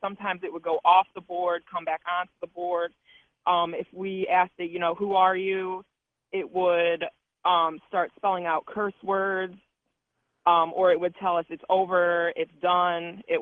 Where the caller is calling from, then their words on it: Cleveland, Ohio, United States; from Cleveland. This is actually my first time calling